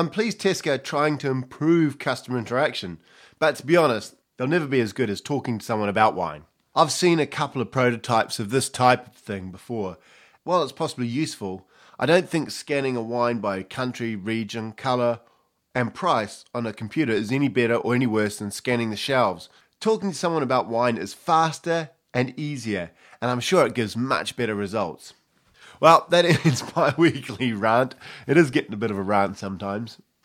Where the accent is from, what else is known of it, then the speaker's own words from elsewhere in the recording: New Zealand; Being a Kiwi, I have to applaud New Zealand punching well above their weight